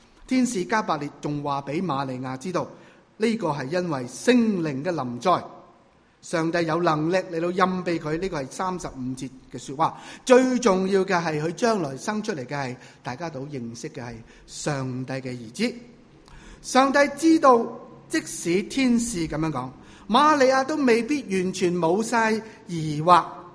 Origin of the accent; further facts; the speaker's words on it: Guangdong, China; 广东话都不行，我广东人来的，